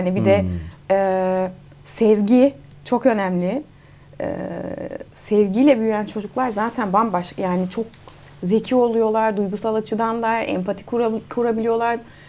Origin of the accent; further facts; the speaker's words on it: Netherlands; Hollandalıyım ya, annem Hollandalı.